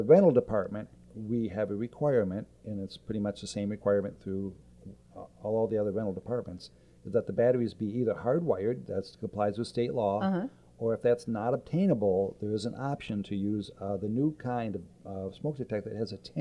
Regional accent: Michigan, United States; So anyway, I grew up in West Michigan.

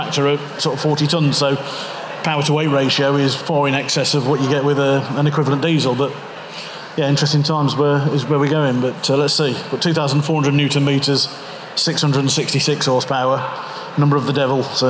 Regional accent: Sweden; We're both from Sweden, aren't we?

